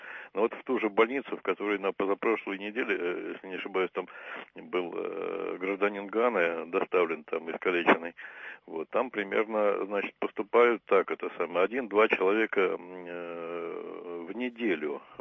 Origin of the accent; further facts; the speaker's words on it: Saint Petersburg, Russia; я сам коренной петербуржец